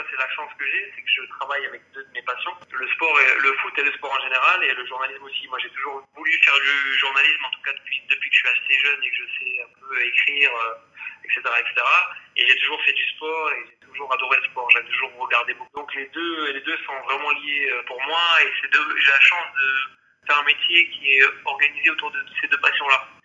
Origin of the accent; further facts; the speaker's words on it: Marseille, Provence-Alpes-Côte d'Azur, France; je suis né à Marseille et que j'ai grandi, donc voilà.